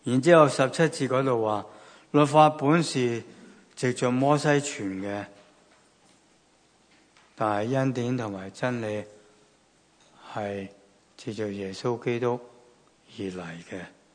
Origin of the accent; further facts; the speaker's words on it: Guangdong, China; 就是我们广东人说什么惊住踩死什么蚁